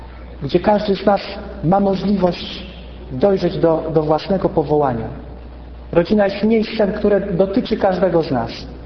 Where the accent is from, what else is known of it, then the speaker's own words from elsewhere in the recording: Krasnosielc, Masovian Voivodeship, Poland; Ja pochodzę z Krasnosielca. Tam się urodziłem.